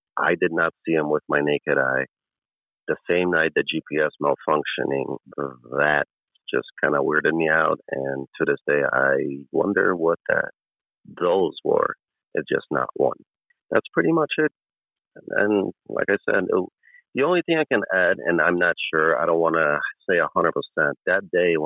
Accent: Colorado, United States; Actually, I'm from Colorado originally, but calling currently from my parents' house in Chicago, Illinois.

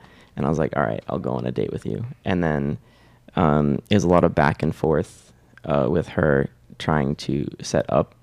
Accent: Madison, Wisconsin, United States; I would go to back to Madison, my hometown, and I would go to the Henry Vilas Zoo.

